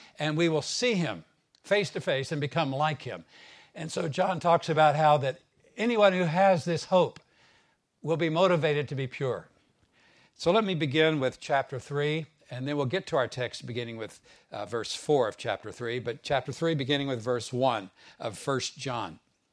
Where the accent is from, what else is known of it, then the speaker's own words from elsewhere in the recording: United States; It reminds me of a story back in my home country in America.